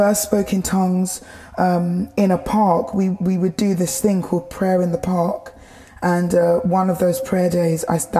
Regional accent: London, United Kingdom; I grew up in Tower Hamlets, a borough, a neighbouring city of London, on a housing association council estate.

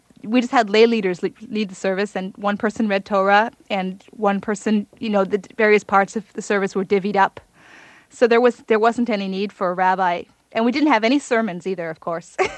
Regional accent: Hawaii, United States; I tell people some of my fondest memories of growing up in Hawaii was every Passover for our Seder, we had our Seder outside. So that was a little bit of Hawaii there. That's an unusual thing to do here on the mainland.

